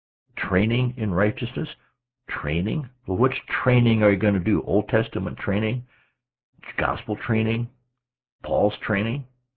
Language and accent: English; South Dakota, United States; now in North Dakota, United States; And just because I'm from North Dakota, don't hold that against me. I'm originally from South Dakota.